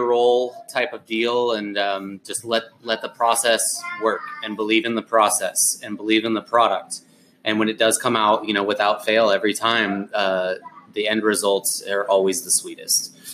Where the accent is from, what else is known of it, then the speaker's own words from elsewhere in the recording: St. Louis, Missouri, United States; And I'm actually from St. Louis